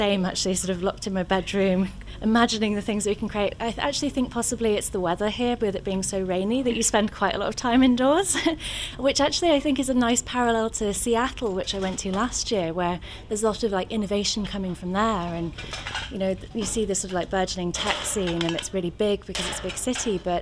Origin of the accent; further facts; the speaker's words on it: Southport, North West England, United Kingdom; I'm originally from Southport, so I've recently come back here to start my business.